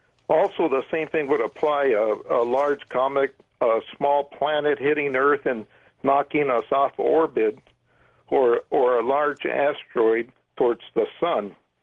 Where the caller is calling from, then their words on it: Cerritos, California, United States; Well, I'm calling from Cerritos, Los Angeles, and I'll post a question to Jim.